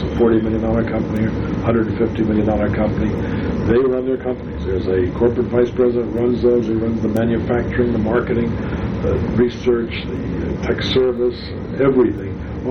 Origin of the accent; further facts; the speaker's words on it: New York, United States; I find it exciting because I'm a New Yorker. I live in New York.